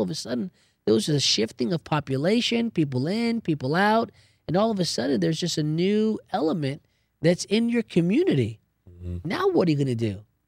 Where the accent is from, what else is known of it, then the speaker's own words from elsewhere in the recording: New Jersey, United States; You know, when I grew up in Jersey, there was a lot of double dutch going on.